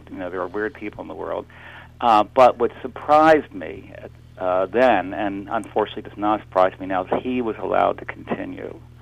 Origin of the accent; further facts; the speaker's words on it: Baltimore, Maryland, United States; Yeah, I was raised here in Baltimore, yes.